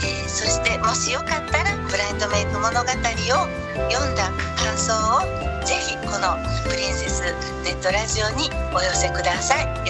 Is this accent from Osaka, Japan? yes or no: yes; Osaka, Japan; also born or lived in Mie Prefecture; 三重県生まれの大阪育ちです。